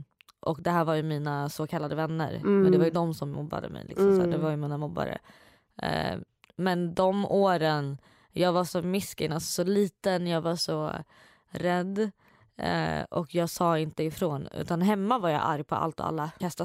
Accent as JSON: {"language": "Swedish", "town": "Gothenburg", "region": "Västra Götaland County", "country": "Sweden", "tie": "born or raised there", "lives_now": "Stockholm, Sweden", "said": "I januari, från Göteborg."}